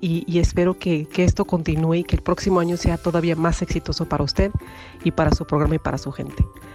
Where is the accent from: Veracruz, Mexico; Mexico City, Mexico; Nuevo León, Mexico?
Nuevo León, Mexico; Monterrey; now in Canada; Yo soy una regiomontana que vive en Canadá.